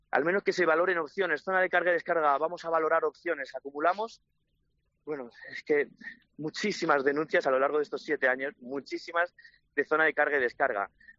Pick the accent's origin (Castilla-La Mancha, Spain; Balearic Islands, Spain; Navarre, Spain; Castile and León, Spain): Castilla-La Mancha, Spain; Talavera de la Reina; yo siempre soy de Talavera y por eso me queda en casa.